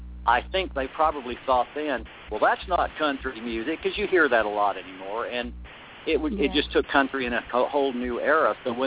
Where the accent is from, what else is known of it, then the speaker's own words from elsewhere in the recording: Nashville, Tennessee, United States; And, of course, I was born and raised in Nashville. So moved back and the bugs hit me again.